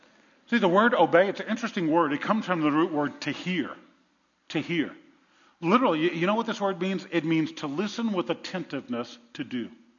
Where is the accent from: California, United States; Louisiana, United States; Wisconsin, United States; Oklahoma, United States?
Louisiana, United States; New Orleans; Now, I grew up in New Orleans. New Orleans is not the safest place in the world